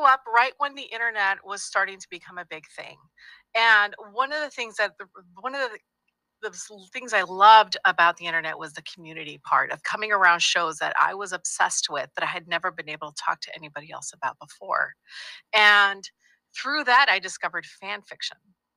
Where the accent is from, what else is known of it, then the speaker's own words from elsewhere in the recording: Chicago, Illinois, United States; born there; now in Los Angeles, United States; I did. I was born in Chicago.